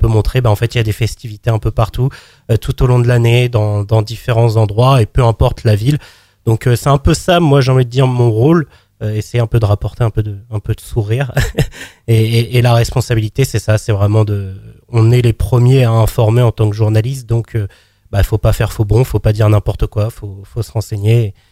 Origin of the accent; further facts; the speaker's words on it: Yvetot, Normandy, France; parce que je suis originaire de Seine-Maritime, du côté d'Yvetot, on va dire, donc entre Rouen et Le Havre